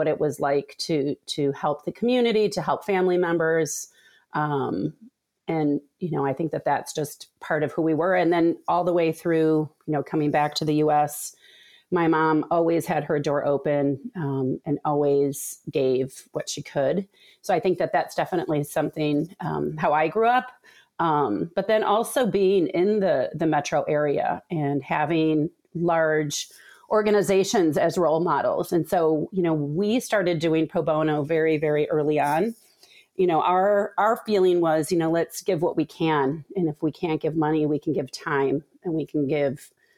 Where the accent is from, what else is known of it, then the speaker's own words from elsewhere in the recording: Brazil; also born or lived in Chicago, United States; So I would say that I grew up born in Chicago to a Brazilian, and then shipped off to Brazil at the age of five.